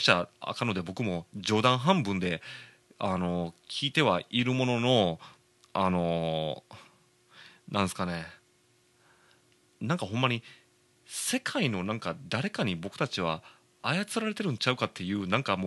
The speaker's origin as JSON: {"language": "Japanese", "town": "Koka", "region": "Shiga", "country": "Japan", "tie": "born or raised there", "said": "僕の実家のある滋賀県甲賀市信楽町はですね、まあその甲賀流忍者の里ですよ、あのもう山々があるんですよね、もう山だらけなんですよ。なんなら僕も山の中に住んでるんですけどね"}